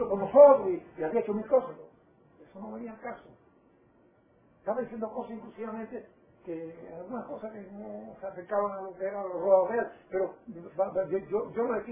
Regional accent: Matanzas, Cuba; yo soy de Matanza, de tal Cuba

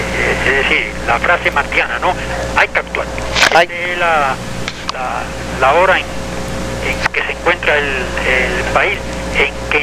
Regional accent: Cuba; y como nacional, como cubano

